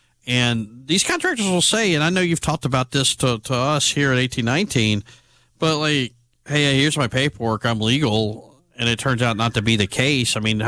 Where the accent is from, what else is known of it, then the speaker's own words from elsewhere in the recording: Fairhope, Alabama, United States; Dealing with this Fairhope Library situation, the powers that be in my hometown seem to be just sort of stubborn about this.